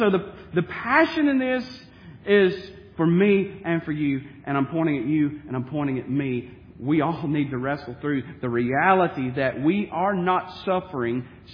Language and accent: English; United States; born there; I was born in America.